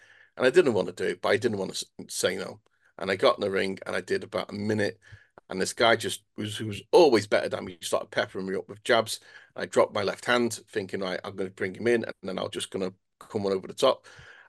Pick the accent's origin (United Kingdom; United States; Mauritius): United Kingdom; Runcorn, North West England; born there; accent: Scouse; You know, I was born in Runcorn, and I'm very, very Scouse.